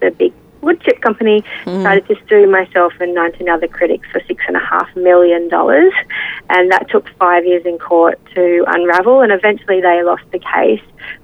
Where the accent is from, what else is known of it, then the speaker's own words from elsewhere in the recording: New South Wales, Australia; growing up in New South Wales, heard about Tasmania as this mysterious wild island